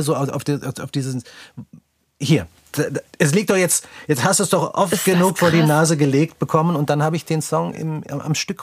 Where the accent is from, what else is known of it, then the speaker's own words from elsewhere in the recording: Austria; Ich bin ja Österreicher